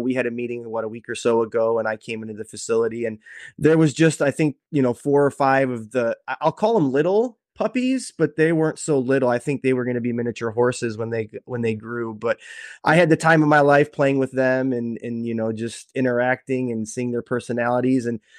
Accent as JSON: {"language": "English", "town": "Palatine", "region": "Illinois", "country": "United States", "tie": "born or raised there", "said": "Second City Canine Rescue is in my hometown of Palatine. And even more oddly enough, it's like a block away from where I live."}